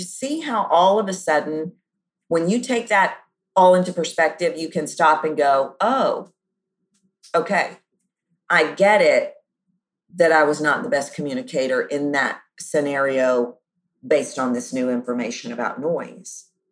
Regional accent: the South, United States; growing up in the South, certainly in my family, it was like, oh, they're so rude.

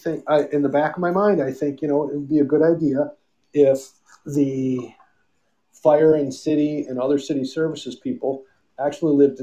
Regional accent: Grosse Pointe, Michigan, United States; Well, I grew up in Gross Point.

